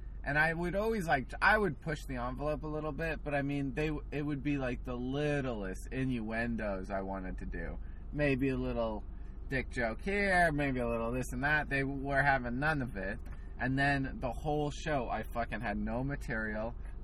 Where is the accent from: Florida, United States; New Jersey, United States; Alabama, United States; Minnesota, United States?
New Jersey, United States; Anyway, speaking of my hometown, New Jersey man steals dog on first date. So Dover, New Jersey, very close to my house.